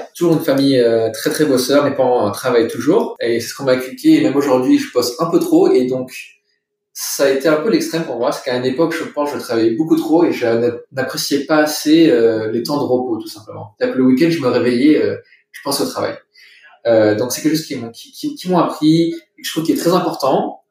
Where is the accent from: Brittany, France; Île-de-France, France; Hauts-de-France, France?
Île-de-France, France; Paris; Moi, sur mes 18 ans, j'ai grandi à Paris, donc très parisien déjà, très multiculturel.